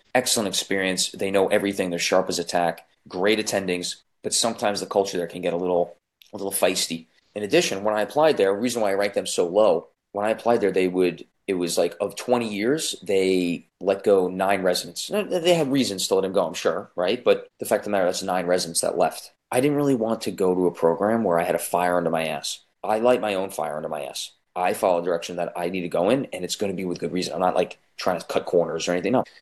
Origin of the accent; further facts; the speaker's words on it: New York, United States; Closer to home for me, because I'm from Long Island, Newbix on Long Island.